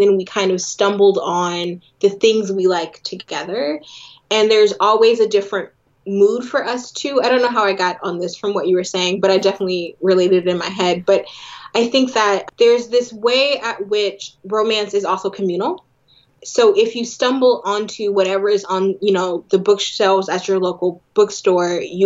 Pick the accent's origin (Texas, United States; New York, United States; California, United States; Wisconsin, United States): California, United States; I'm from California, so a lot of my you know friends and classmates were Mexican-American.